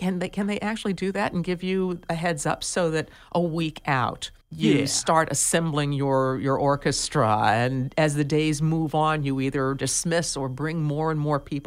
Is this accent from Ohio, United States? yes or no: yes; Ohio, United States; Now, I've seen Iowa, and I'm from Ohio.